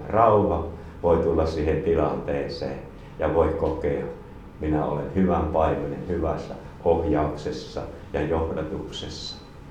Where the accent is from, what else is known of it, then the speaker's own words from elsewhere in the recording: Savonia, Finland; Omalta puolelta taas olen savolainen